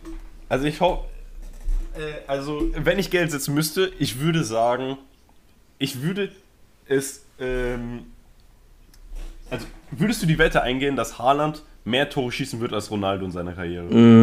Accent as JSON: {"language": "German", "region": "Catalonia", "country": "Spain", "tie": "born or raised there", "said": "Ich bin auch in der Nähe von Barcelona aufgewachsen und habe dort einen großen Teil meiner Kindheit verbracht."}